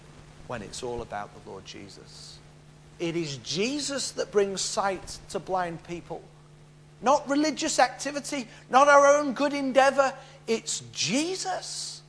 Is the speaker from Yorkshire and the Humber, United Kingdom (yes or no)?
yes; Yorkshire and the Humber, United Kingdom; Now, I'm from Yorkshire, and there's lots of great things about Yorkshire.